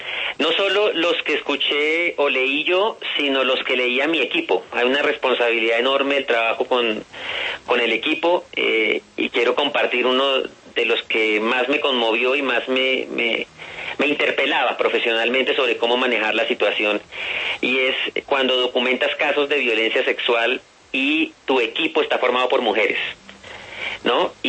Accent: Colombia; Yo soy sociólogo y soy un colombiano profundamente conmovido y dolido por la guerra

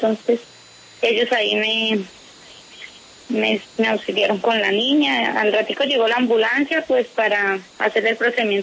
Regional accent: Colombia; yo soy colombiana.

